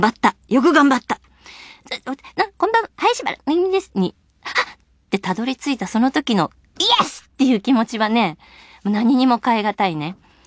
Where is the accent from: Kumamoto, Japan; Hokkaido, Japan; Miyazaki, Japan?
Miyazaki, Japan; しかし当時の私の地元は宮崎。悲しいかな、ど田舎でした。当たり前に放送エリア外。